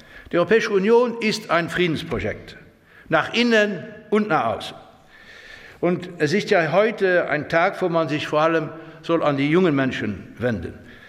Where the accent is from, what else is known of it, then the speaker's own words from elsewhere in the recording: Luxembourg; und ich sage das als Luxemburger, weil Luxemburg ja ein ganz kleines, winziges Ländchen ist zwischen Deutschland und Frankreich, aber die 2 Sprachen versteht.